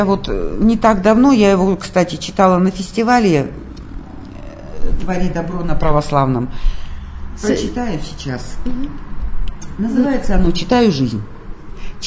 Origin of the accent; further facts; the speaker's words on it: Saint Petersburg, Russia; born there; Я, поскольку я родилась в Петербурге